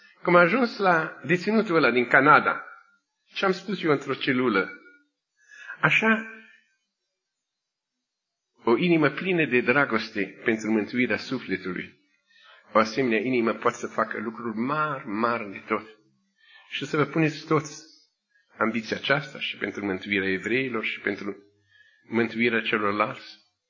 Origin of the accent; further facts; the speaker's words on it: Romania; eu sunt din România